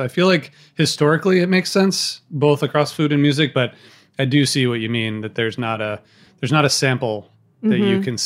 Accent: Midwest, United States; So I grew up in the Midwest.

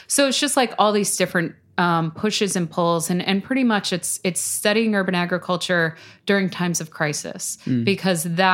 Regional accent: New York City, New York, United States; because I grew up in Staten Island

